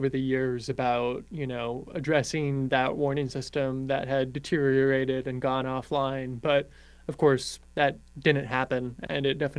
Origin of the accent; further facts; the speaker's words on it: San Antonio, Texas, United States; and I'm originally from San Antonio. I'm familiar with Kerrville and Kerr County and, of course, the Guadalupe River.